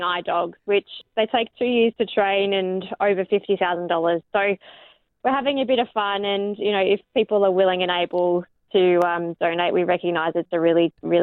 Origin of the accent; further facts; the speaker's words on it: Geelong, Victoria, Australia; I grew up in Geelong